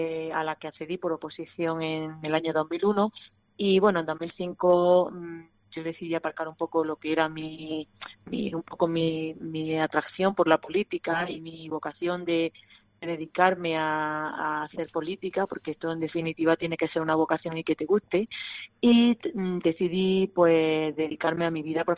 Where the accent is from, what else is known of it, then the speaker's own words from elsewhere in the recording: Andalusia, Spain; soy granadina, vivo en un pueblo del Poniente, en Salar